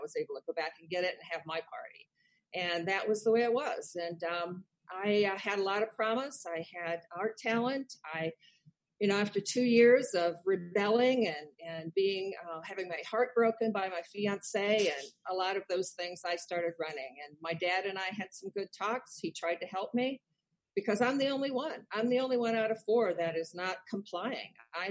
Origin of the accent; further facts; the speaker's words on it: Iowa, United States; You know, I grew up in Iowa and I was an alien too.